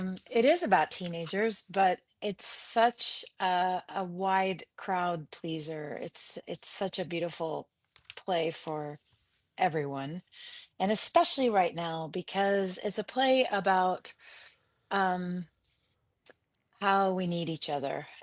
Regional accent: Indiana, United States; also born or lived in Chicago; now in New York, United States; I'm from the Midwest, grew up in Indiana, and I taught at DePaul University for a long time.

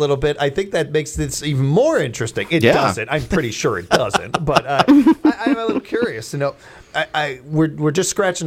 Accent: Illinois, United States; Oh, we don't pick on Midwesterners enough, or specifically my home state of Illinois

